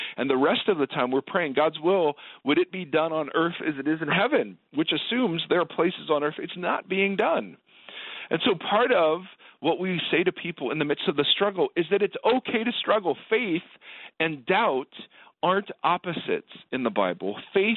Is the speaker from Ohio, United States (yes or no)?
yes; Ohio, United States; I grew up in Ohio. We had this place called Olin Mills